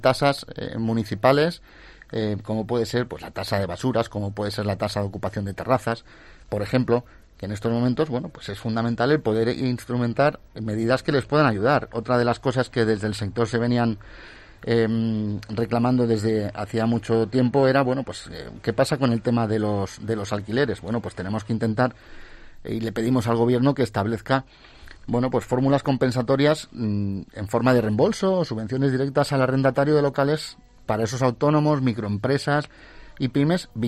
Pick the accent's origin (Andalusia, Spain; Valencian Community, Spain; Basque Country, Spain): Valencian Community, Spain; yo tengo vengo de la provincia de Alicante, vengo de una zona donde hay un tejido hostelero muy grande